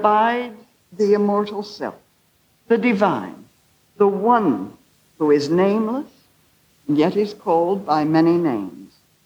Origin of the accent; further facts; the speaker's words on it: United States; I don't know why, as an American, I'm drawn to this image of the interior castle